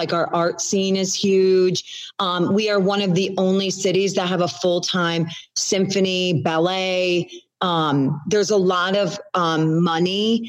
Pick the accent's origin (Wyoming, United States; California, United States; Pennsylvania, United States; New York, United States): New York, United States; No matter where I live, I'm always a New Yorker. I think it's got, you know, it has my full heart because I was born and raised there.